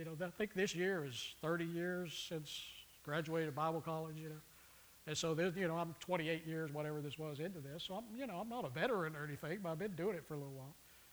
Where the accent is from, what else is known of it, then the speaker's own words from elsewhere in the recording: Austin, Texas, United States; I think everybody here knows, but I'm from Austin, Texas. I'm from that central Texas area. And so, you know, I grew up a Longhorn fan.